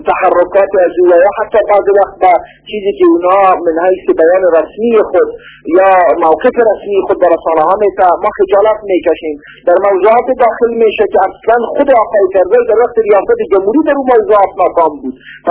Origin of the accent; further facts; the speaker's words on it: Afghanistan; ما افغان هستیم